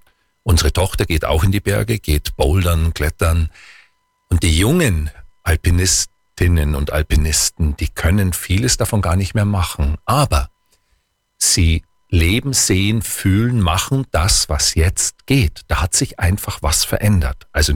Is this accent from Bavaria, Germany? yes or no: yes; Kochel am See, Bavaria, Germany; Es wird in Kochel auch, also meinem Heimatort, im Herbst